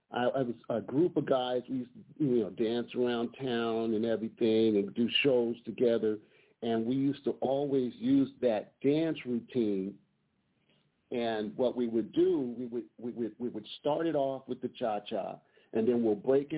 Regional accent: Detroit, Michigan, United States; I'm from Detroit, Michigan, so I was born in Michigan.

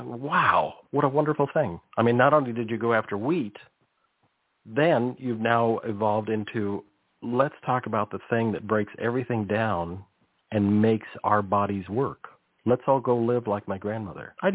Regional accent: California, United States; I'm old enough that when we were driving, I grew up on the Monterey Peninsula, and we would drive up to what is now known as Silicon Valley.

